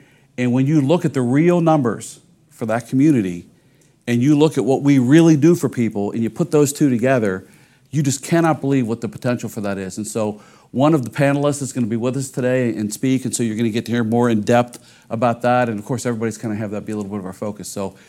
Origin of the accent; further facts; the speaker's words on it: Cincinnati, Ohio, United States; now in Atlanta, United States; And so I was from Cincinnati, Ohio. And so I would bring people to Atlanta